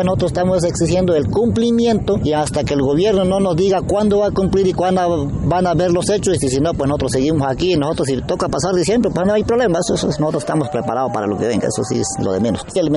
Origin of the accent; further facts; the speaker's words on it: Colombia; todas esas cosas que nosotros necesitamos como colombianos